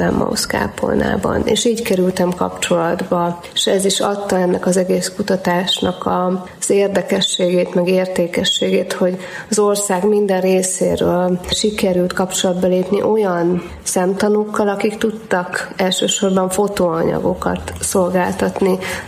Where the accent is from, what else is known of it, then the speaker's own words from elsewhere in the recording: Somogy, Hungary; ugye somogyiaknak minden, ami kicsit magasabb, az hegy, én is somogyi vagyok